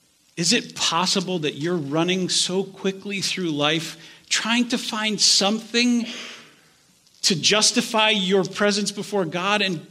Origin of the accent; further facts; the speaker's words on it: United States; Because as an American, I want to tell you this.